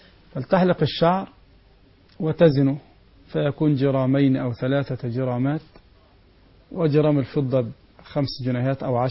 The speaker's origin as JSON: {"language": "Arabic", "country": "Egypt", "said": "وإطعام 10 مساكين مثلا في عندنا في مصر كل مسكين نصف كيلو أرز"}